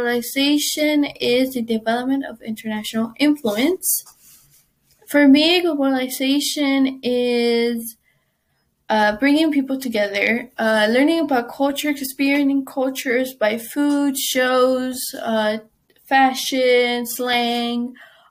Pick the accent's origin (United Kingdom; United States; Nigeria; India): United States; For example, I am Mexican American. My culture is mixed. I have customs from Mexico, but I also have customs from the America, United States.